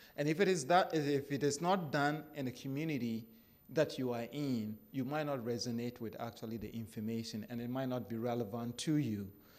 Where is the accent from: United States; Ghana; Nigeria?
Ghana; I'm from Africa. I'm from Ghana originally. So I can't speak without telling stories.